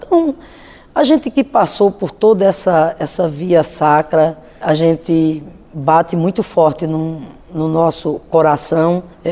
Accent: Paraíba, Brazil; born there; now in Rio Grande do Norte, Brazil; eu sou uma migrante, eu nasci na Paraíba, lá no Curimataú paraibano, Seridó paraibano, e migrei para o Rio Grande do Norte, que generosamente me adotou.

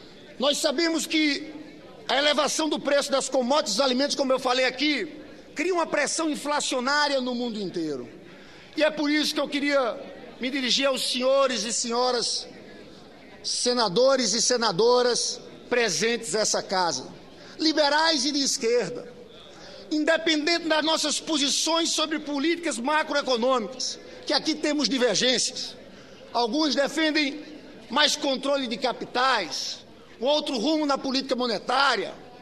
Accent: Northeast Region, Brazil; Eu sou senador pelo Rio de Janeiro, mas sou nordestino.

